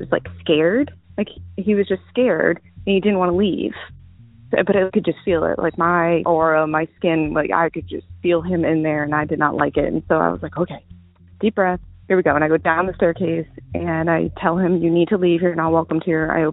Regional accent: Virginia, United States; I'm from Virginia.

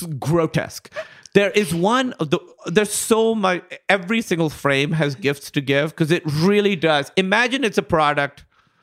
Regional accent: Karachi, Sindh, Pakistan; I grew up in Karachi, Pakistan, and it was a very, very rare name there because it's from a Shia prayer. I'm named after a Shia person, and Pakistan's majority Sunni, so there weren't that many Shia people, and honestly, it was hard to be Shia there.

